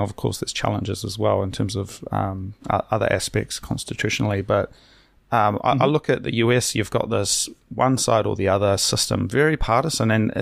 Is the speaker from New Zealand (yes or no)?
yes; New Zealand; You know, I'm from New Zealand, you know, small island nation, South Pacific.